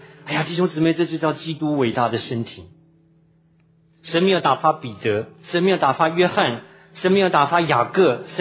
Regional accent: China; 我说我们中国人讲断送都是讲悲观的不好的，

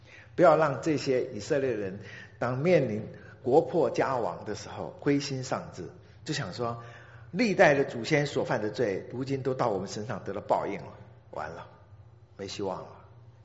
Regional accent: China; 一个图画是在我们中国人哈，我们中国有个阴阳观念哈，阴阳黑白。

